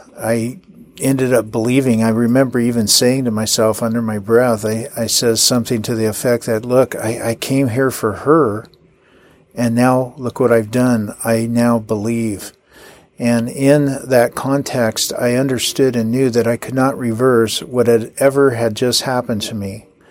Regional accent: Bothell, Washington, United States; there was a lot of people at that Safeway grocery store in my hometown of Bothell, Washington, that were Christians

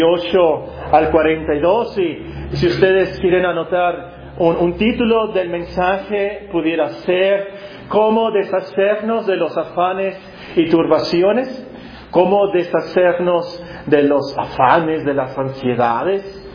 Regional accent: Sonora, Mexico; also born or lived in Tecpan / Sinaloa / United States; pero nací en Tecpan, y luego me llevaron a Sinaloa y luego a Sonora, y viví un tiempo en Estados Unidos, y después de mis estudios volví a Sonora, Hermosillo

